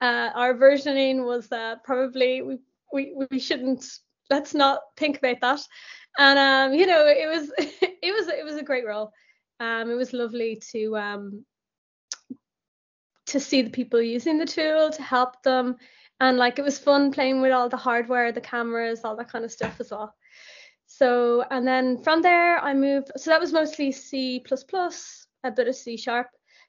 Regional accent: Dublin, Leinster, Ireland; Yes, I'm from Ireland. I'm from Dublin

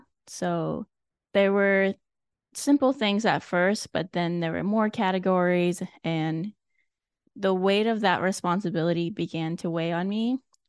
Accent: Nebraska, United States; moved away as an adult; Also, growing up in Nebraska, I really wanted to get out of Nebraska, and that's why I joined.

